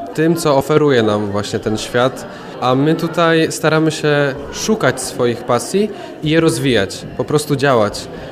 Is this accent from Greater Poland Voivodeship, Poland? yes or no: yes; Kalisz, Greater Poland Voivodeship, Poland; jestem z Kalisza.